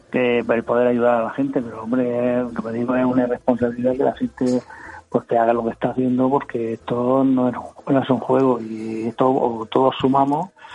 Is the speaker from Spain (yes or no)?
yes; Region of Murcia, Spain; yo creo que es una canción muy representativa de Murcia y que todo el mundo, pues somos murcianos, pues esta canción nos da ahí en el corazón un poco.